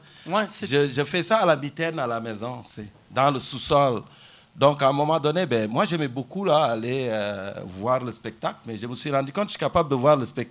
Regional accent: Senegal; moved away as an adult; now in Rimouski, Canada; Je suis parti du Sénégal, puis... J'avais une bourse pour venir faire mes études dans les sciences de la mer

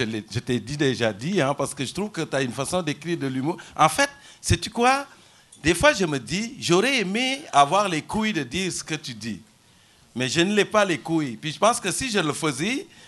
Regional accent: Senegal; moved away as an adult; now in Rimouski, Canada; Je suis parti du Sénégal, puis... J'avais une bourse pour venir faire mes études dans les sciences de la mer

